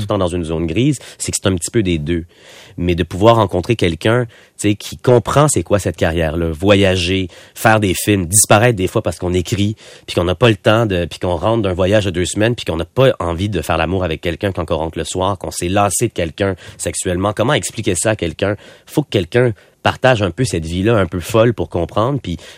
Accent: Quebec, Canada; now in Montreal, Canada; moi, je m'installe à Montréal, puis je suis québécois, puis j'ai pas des grandes ambitions de déménager à Hollywood ou Paris.

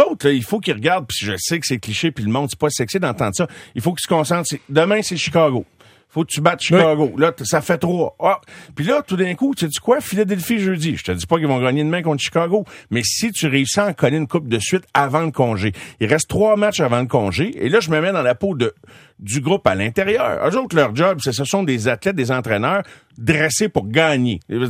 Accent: Quebec, Canada; Moi, j'ai grandi dans le canton de l'Est.

